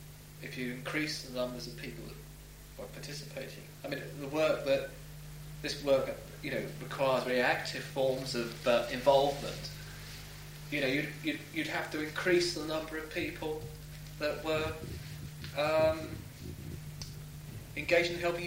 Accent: London, United Kingdom; I knew the area intimately because I come from West London myself.

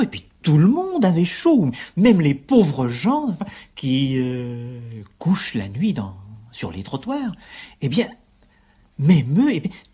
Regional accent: Paris, Île-de-France, France; also born or lived in Lille; je suis né dans le Nord, mais c'est en effet par accident, et j'ai quitté le Nord, c'est-à-dire très précisément la banlieue de Lille, quand j'avais l'âge de 3 ans, pour venir à Paris. C'est-à-dire que je suis un Parisien caractéristique.

